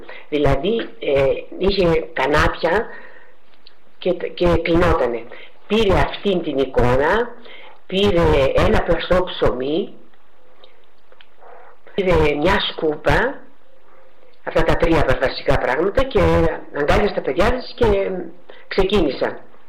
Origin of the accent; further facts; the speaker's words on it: Toria, Greece; Εγώ έχω γεννηθεί στην Τόρια, γέννημα και θρέλα, αλλά οι γονείς μου είναι μικρασιάτη, έχουν έρθει από την Κοιτάχια, το 22.